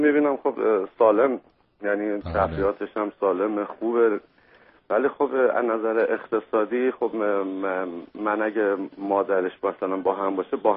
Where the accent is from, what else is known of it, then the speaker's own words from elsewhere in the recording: Iran; moved away; کلن دو سال و نیم از ایران اومدیم.